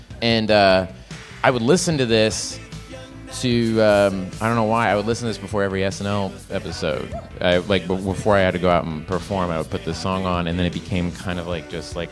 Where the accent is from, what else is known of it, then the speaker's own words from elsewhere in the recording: Oklahoma, United States; I'm from Oklahoma, and like, you know, it just, I don't know, this song, it just reminds me of like family members of mine growing up in Oklahoma